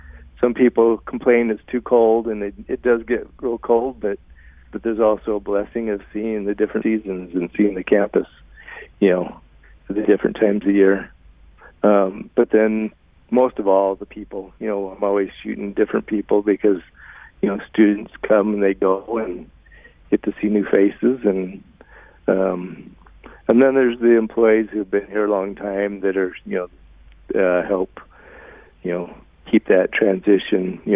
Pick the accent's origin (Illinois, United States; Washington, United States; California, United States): Washington, United States; Bremerton; I grew up in Bremerton, Washington, for one of eight kids